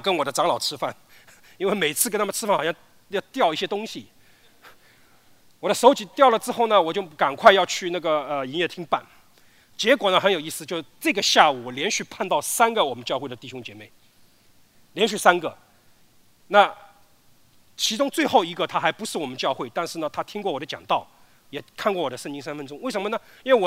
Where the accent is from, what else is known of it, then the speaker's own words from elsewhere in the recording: China; 但下一代我们中国人的文化都完了